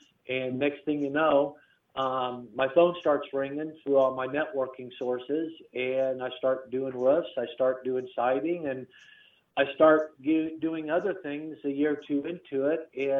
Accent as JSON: {"language": "English", "town": "Greenwood", "country": "United States", "tie": "born or raised there", "said": "Well, I grew up down here in the Greenwood area, so I'm a Southsider, so I've seen a lot of changes down here through the years"}